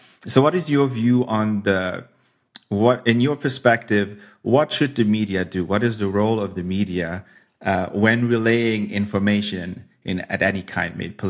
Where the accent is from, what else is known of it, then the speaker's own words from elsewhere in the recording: Luxembourg; also born or lived in United States; because I am from here, but I'm also American in a way. I don't know. I think I just I've lived there for so long and I know so many people.